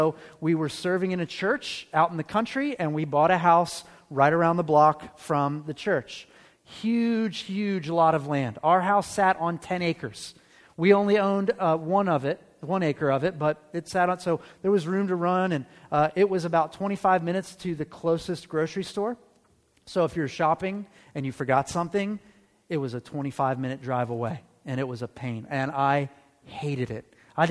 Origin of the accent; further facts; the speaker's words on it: Cincinnati, Ohio, United States; moved away as an adult; So 20 years ago, when I graduated from high school, I moved away from Cincinnati. I couldn't wait to get out of here.